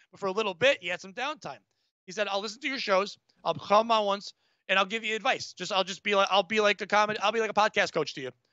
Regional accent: Connecticut, United States; We grew up in Connecticut. My brother moved back to Connecticut to work in New York.

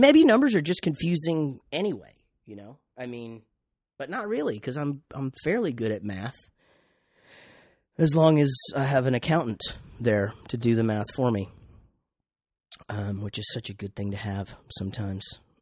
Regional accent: Wichita Falls, Texas, United States; But I grew up in Wichita Falls, Texas, and we had this the first snowball machine trailer guy that was there for years.

